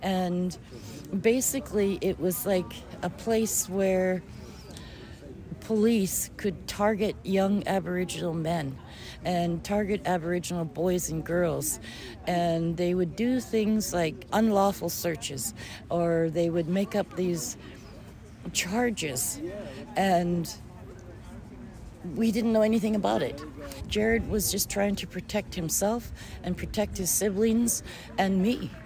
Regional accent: Smithers, British Columbia, Canada; I'm from Smithers. I was born and raised in Smithers with … of the Wet'suwet'en Nation.

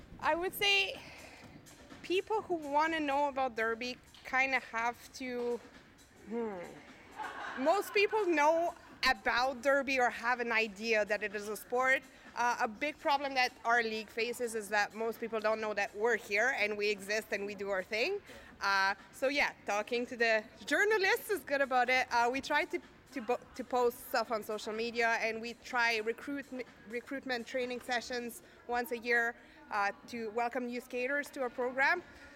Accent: Montreal, Quebec, Canada; now in Houston, United States; I am from Montreal originally. I live in Houston right now.

